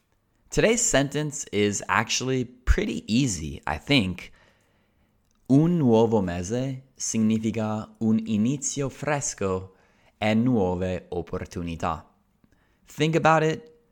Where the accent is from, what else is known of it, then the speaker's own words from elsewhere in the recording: Colorado, United States; now in Spain; I'm from Colorado, which is a cold place in general.